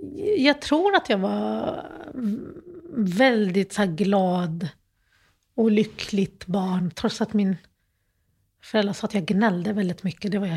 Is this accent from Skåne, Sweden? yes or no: yes; Malmö, Skåne, Sweden; moved away as an adult; Så då växte jag upp i Malmö. Och jag flyttade från Malmö för typ 19 år sedan.